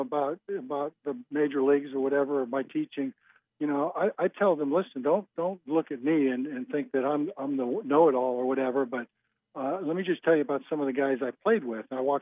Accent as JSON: {"language": "English", "region": "California", "country": "United States", "said": "I came out to Clarinda from California, from St. Mary's College"}